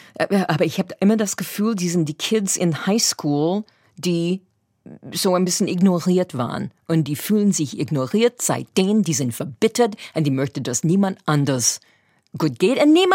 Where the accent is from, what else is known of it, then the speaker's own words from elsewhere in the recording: Massachusetts, United States; German is a second language; now in Germany; Ich komme aus Massachusetts, wir haben nie eine Waffe im Haus gehabt, weil es ist nicht erlaubt in Massachusetts.